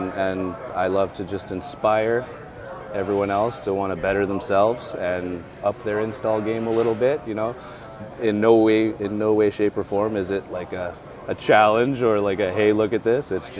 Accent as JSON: {"language": "English", "region": "Ontario", "country": "Canada", "said": "I am from Canada. We're in Ontario, yeah. Okay. About an hour north of Toronto"}